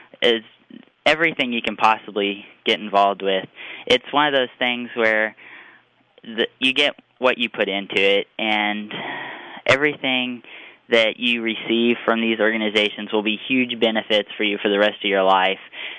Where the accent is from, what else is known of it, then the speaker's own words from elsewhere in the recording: Appleton City, Missouri, United States; I'm from Appleton City, Missouri.